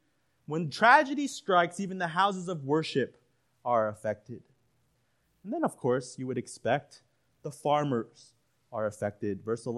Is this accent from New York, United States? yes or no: yes; Staten Island, New York, United States; When September 11th happened, growing up in Staten Island, I still remember the panic in my high school.